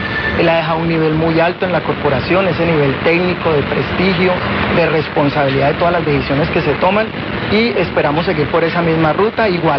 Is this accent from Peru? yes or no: no; Cali, Valle del Cauca, Colombia; soy un caleño, un vallecaucano, un cebecino de corazón